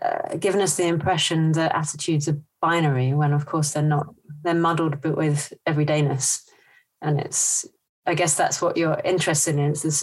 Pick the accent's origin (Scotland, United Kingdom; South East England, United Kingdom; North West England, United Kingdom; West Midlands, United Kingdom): South East England, United Kingdom; I'm from Surrey suburbia, and so even I live 20 miles away from where I grew up, but it's a completely different world.